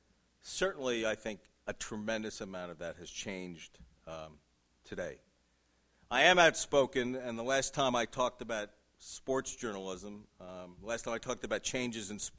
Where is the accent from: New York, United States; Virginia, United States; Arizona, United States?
New York, United States; I think it had a lot to do with growing up in New York and loving newspapers.